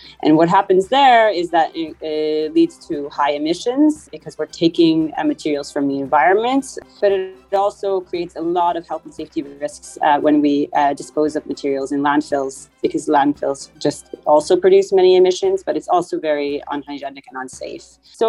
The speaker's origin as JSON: {"language": "English", "country": "Canada", "also_born_or_lived": "Japan / United Kingdom / Singapore / Netherlands", "said": "I'm from Canada originally, but I've lived in many places, including Japan and the UK, Singapore and the Netherlands."}